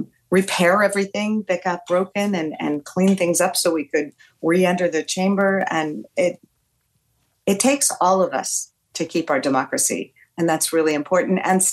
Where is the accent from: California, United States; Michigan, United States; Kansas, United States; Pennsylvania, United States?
Pennsylvania, United States; Philadelphia; we're from Philadelphia. We're from the place where our democracy began 248 years ago.